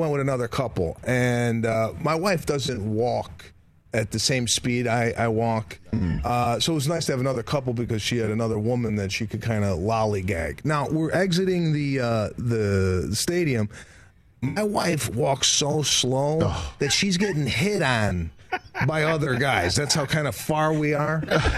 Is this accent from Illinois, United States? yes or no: yes; Chicago, Illinois, United States; I used to read the Daily Herald. I grew up in Chicago.